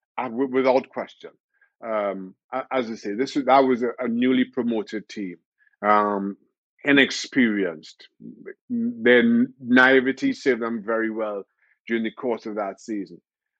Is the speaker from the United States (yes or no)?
no; Trinidad & Tobago; growing up in Trinidad and Tobago, through the 80s